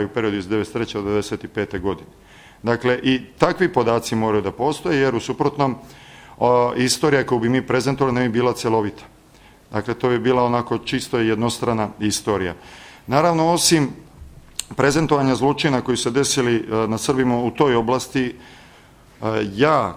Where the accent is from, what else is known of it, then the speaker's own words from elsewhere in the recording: Novi Sad, Vojvodina, Serbia; pošto ja dolazim iz Novog Sada, predajem ovde u Banja Luci, ali predajem u Novom Sadu i živim u Novom Sadu